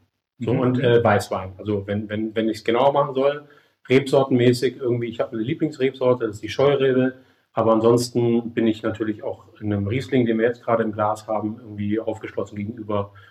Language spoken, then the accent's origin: German; Germany; die Kartoffel, so als Deutscher finde ich das gut, finde ich, ist meine Zutat des Jahres.